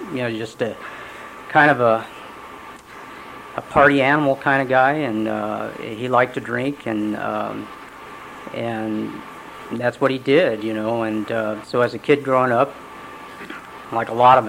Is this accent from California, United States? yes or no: yes; California, United States; also born or lived in Prosser, Washington / Portland, Oregon / Wichita, Kansas / Hutchinson, Kansas; I was born in Prosser, Washington. From there, we moved to, about 3-4 years old, moved to Portland, Oregon. From there to California. We've lived all over Northern California.